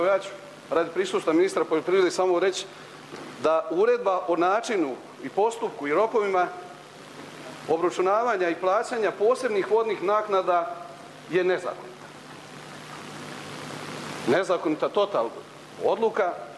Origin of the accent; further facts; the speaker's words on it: Prnjavor, Republika Srpska, Bosnia & Herzegovina; Ja dolazim iz Prnjavora, opšte je poznato.